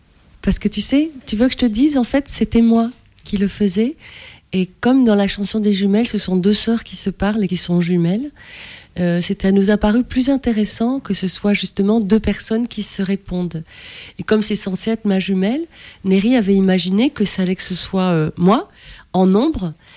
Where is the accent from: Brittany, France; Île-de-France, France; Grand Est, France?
Île-de-France, France; Paris; born there; Mon père est né en France, ma mère est née à Paris et moi je suis née à Paris.